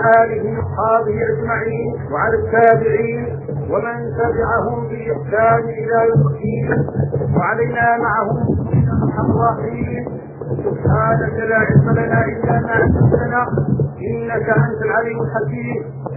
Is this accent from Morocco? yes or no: yes; Morocco; born there; moved away as an adult; تعرفون أنا ولدت في المغرب لكن طول عمرنا في الشرق، ذهبت وأنا ابن 18 سنة